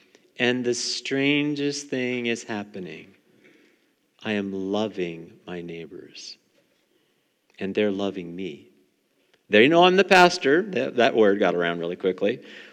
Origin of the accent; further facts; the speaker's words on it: Carleton Place, Ontario, Canada; now in Perth, Canada; I used to be from Carlton Place, now I'm from Perth, it's even worse.